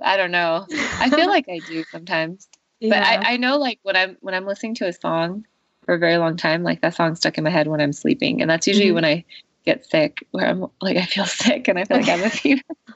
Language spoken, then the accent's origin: English; California, United States; And I'm from the Bay, and, you know, there's not a lot going on over there, like scenic wise.